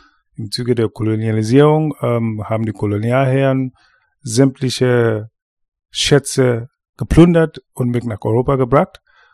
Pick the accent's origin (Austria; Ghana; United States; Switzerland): Ghana; now in Berlin, Germany; ich bin in Ghana geboren, aufgewachsen und lebe seit vielen Jahren in Berlin